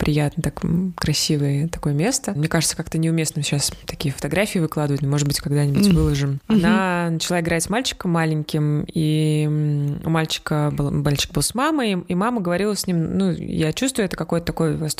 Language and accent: Russian; Russia; я сказала, что я из России